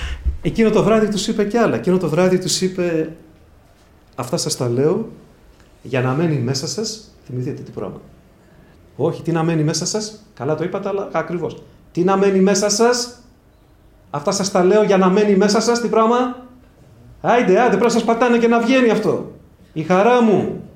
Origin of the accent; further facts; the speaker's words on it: Piraeus, Attica, Greece; επειδή είμαι από τον Πειραιά, σας το είχα πει παλιά, θα το πω πειραιώτικα